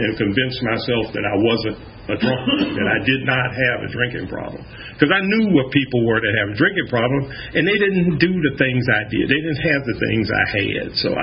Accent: West Palm Beach, Florida, United States; also born or lived in Jacksonville / Miami; See, I was in Jacksonville, Florida then. And then we moved down to Miami. And, oh, originally I'm from West Palm Beach, Florida.

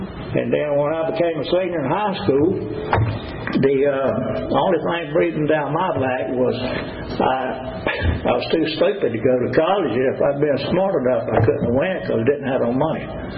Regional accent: Dublin, Georgia, United States; born there; I was born in Dublin, Georgia, August 24th, 1949. My mom and dad got divorced when I was five. Mama moved to Milledgeville, Georgia, and Daddy moved to Lakeland, Florida.

